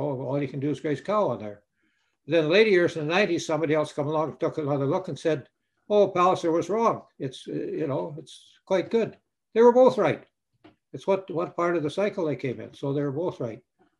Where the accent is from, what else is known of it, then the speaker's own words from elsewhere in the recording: Milden, Saskatchewan, Canada; I was born and raised at Milden near Rosetown. So that's kind of the heart of the West Central country. And that's a country where you have nice clay soil that's worth a lot of money right now.